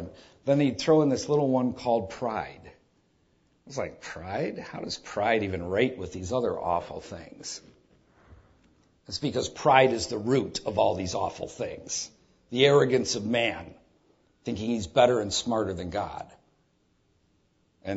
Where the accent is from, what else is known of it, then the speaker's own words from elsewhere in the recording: Detroit, Michigan, United States; So since I grew up in Detroit, I had a view of man different than the people who grew up in the nice little suburbs